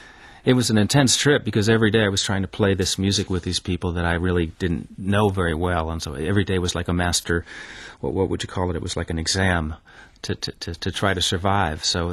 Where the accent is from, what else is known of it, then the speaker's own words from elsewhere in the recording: New York City, New York, United States; I grew up in New York City and fell in love with bluegrass and traditional, what we call traditional banjo music in the United States.